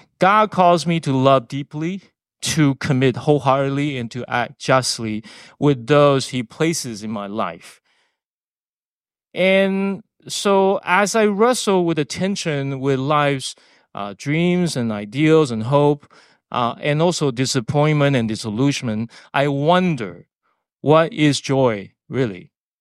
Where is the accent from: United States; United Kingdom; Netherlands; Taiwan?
Taiwan; first language Taiwanese; English is a second language; I grew up along with my classmates were forbidden to speak my native tongue, Taiwanese, in school.